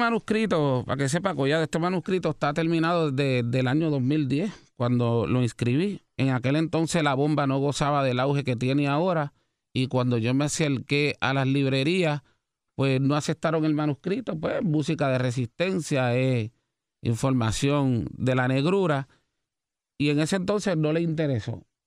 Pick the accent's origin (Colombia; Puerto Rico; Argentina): Puerto Rico; Carolina; Soy de Carolina, me crié en Carolina, estudié en Río Piedra, pero me siento loiseño